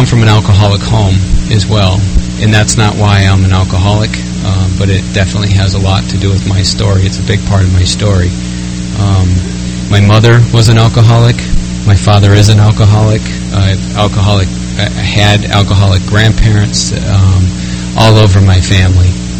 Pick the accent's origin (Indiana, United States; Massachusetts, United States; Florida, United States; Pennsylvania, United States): Massachusetts, United States; Westfield; I was born and raised in Westfield, Massachusetts, and a proud member of the Holyoke Group, which meets on Thursdays and Sundays.